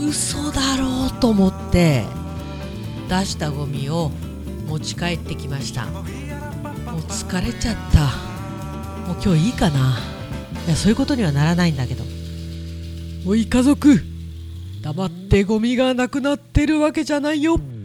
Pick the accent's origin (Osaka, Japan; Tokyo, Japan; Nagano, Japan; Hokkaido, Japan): Hokkaido, Japan; 私はね、根っからのどさんこだよね。